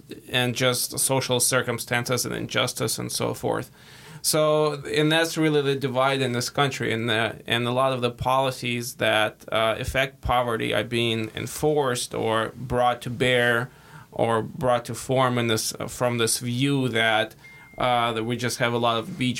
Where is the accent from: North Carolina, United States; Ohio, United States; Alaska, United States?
Alaska, United States; Anchorage; as a young man growing up in Anchorage, I was a busser